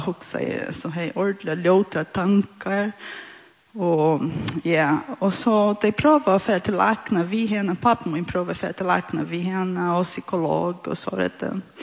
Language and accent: Swedish; Brazil; Swedish is a second language; moved away as an adult; now in Sweden; och är 43 år. Jag har bott i Sverige i 6 år. Jag kommer från Brasil och är gift vid Bjärska.